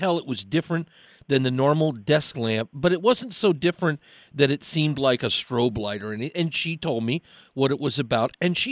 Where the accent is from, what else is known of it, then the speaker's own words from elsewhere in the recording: Seattle, Washington, United States; now in Michigan, United States; I grew up in Seattle, and I moved here, and it's even cloudier in the wintertime, I swear.